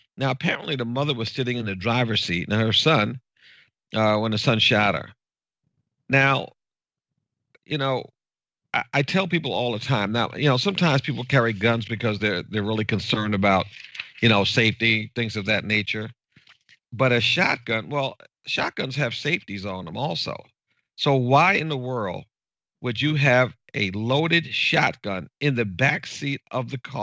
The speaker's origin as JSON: {"language": "English", "region": "New York", "country": "United States", "said": "I'm originally from New York. I get it."}